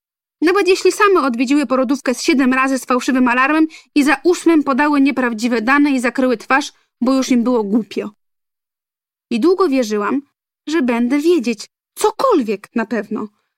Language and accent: Polish; Niewiadów, Łódź Voivodeship, Poland; pochodzę z Niewiadowa, baśniowej krainy słynącej niegdyś z produkcji sprzętu gospodarstwa domowego i przyczep kempingowych. Miejsca, które wydało na świat słynnego aktora, kilkanaście tysięcy innych osób i mnie.